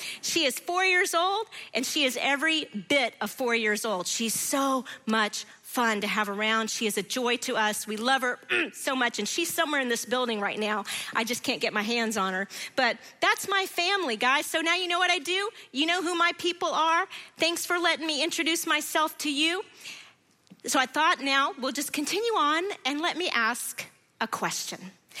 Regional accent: Decatur, United States; my hometown of Decatur.

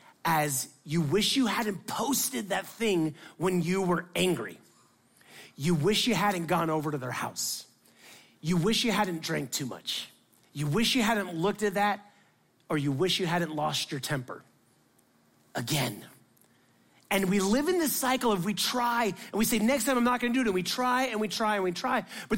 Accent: Miami, Florida, United States; I learned to drive in Miami and I'm Indian. It's just natural for me to speed.

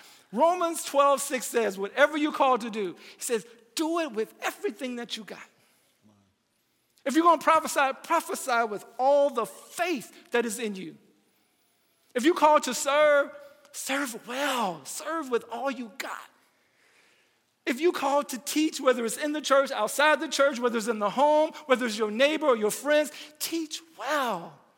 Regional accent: Louisiana, United States; I'm from Louisiana, but I've spent a lot of time here, and I love the people here, and I love this community.

